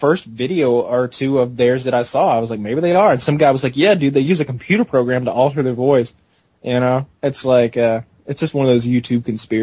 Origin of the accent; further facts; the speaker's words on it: the South, United States; People don't realize I'm from the South